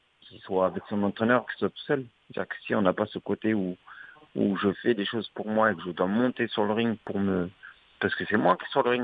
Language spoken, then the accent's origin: French; Châtellerault, Nouvelle-Aquitaine, France; c'était mon premier championnat du monde que j'ai fait chez moi, quand même organisé à chez moi à Poitiers, à Châtellerault.